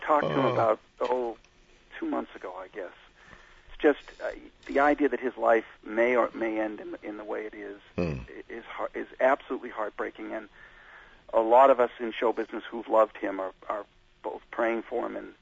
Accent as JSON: {"language": "English", "country": "Ireland", "said": "Well, I'm Irish, for God's sake."}